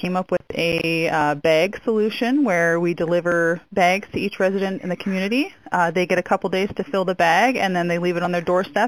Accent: British Columbia, Canada; my hometown in BC does something similar.

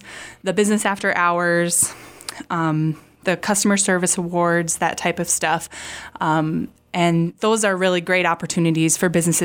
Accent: Hanaford, North Dakota, United States; Well, I'm originally from Hanaford, North Dakota, A surrounding community of Jamestown, so I'm familiar with the area

